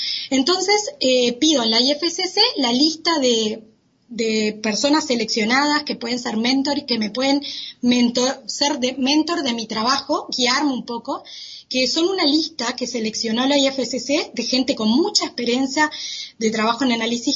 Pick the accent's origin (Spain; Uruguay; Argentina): Uruguay; si yo quiero ir, soy de Uruguay, quiero ir a un laboratorio, por ejemplo, en Alemania